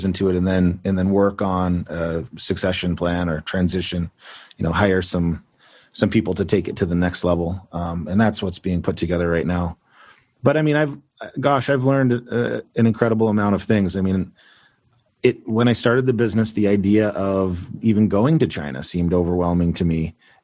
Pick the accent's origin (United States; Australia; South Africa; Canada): Canada; accent: Canadian; I mean, I guess maybe my Canadian accent was too thick or something